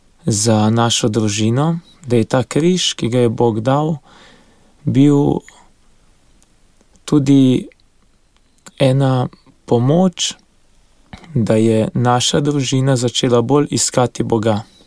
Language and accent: Slovenian; Gorenja vas pri Šmarjeti, Southeast Slovenia, Slovenia; iz Gorenje vasi pri Šmarjeti. Izhajam iz družine šestih otrok. V osnovno šolo sem obiskoval v Šmarjeti, biotehniško gimnazijo v Novem mestu.